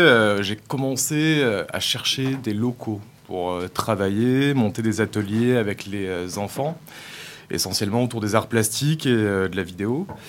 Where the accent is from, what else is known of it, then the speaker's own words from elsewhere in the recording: Mende, Occitanie, France; also born or lived in Toulouse; Donc, je suis parti de Mende. Pardon. Je suis parti du lycée Chaptal à Mende. Je suis parti à Toulouse faire les Beaux-Arts.